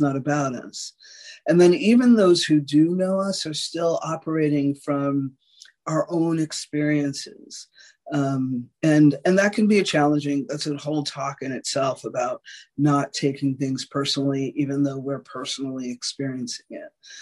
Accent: New York, United States; growing up in a very sarcastic family and growing up in New York with a lot of arrogance, it's taken me a lot of work to be vulnerable

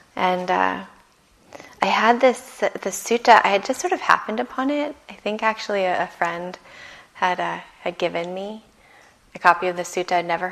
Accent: Ashland, Oregon, United States; I come from Southern Oregon, which is the land of the Latgawa people, a small town called Ashland.

